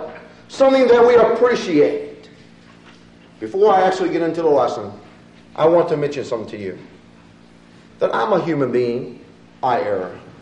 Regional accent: Chicago, Illinois, United States; although I grew up in the Chicago area.

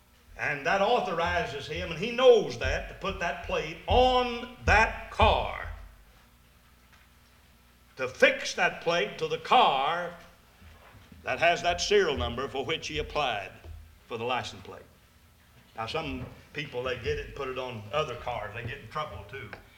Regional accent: Kentucky, United States; Where I grew up in Eastern Kentucky, we'd always borrow Uncle Frank's hat.

